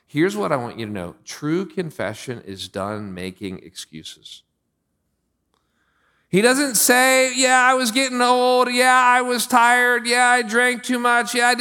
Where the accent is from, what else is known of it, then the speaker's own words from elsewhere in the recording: Pennsylvania, United States; I'm from Pennsylvania.